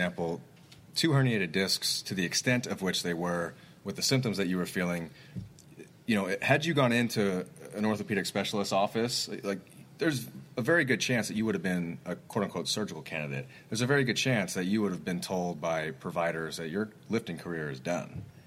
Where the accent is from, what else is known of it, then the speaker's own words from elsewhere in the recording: Jeffersonville, Indiana, United States; I actually fly back to my hometown this weekend. I'm going to get it.